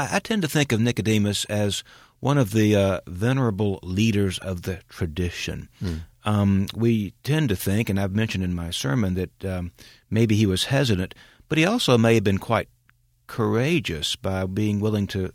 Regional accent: Georgia, United States; also born or lived in Panama City, Florida; I am from Georgia. Nothing against Florida. I'm just not from there. But the truth is, I was physically born in Florida.

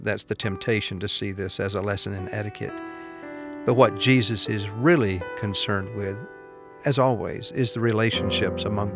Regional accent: Acworth, Georgia, United States; I grew up in the Ackworth Church in Cobb County, just north of Atlanta.

